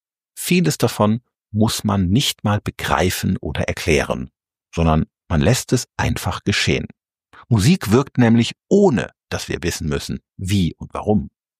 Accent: Rhineland-Palatinate, Germany; in meiner Heimat am Mittelrhein saß bei St. Goarshausen, nicht weit von Koblenz

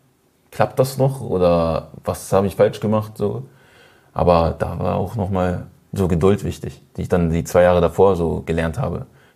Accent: Osnabrück, Lower Saxony, Germany; Also, dass wir behutsam aufgewachsen sind in Osnabrück, in nicht der größten Stadt, aber gut zum Aufwachsen für mich und meine Brüder.

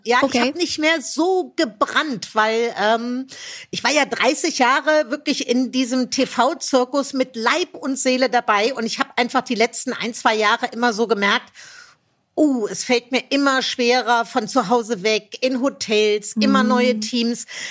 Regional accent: Rhineland, Germany; Ich bin ja ein Rheinländer. Ich glaube, wir kommen schon ein bisschen singend auf die Welt.

